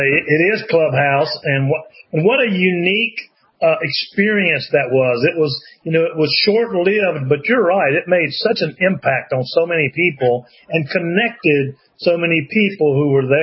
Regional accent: the South, United States; I was raised in the South. I'm a Southern boy, and we had manners, and we were taught to say yes, ma'am, and no, ma'am

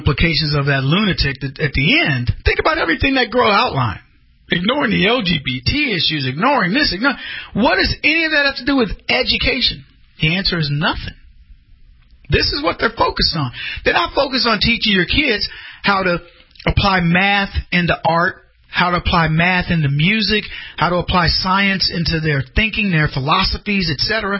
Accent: United States; Obviously, I'm from the United States.

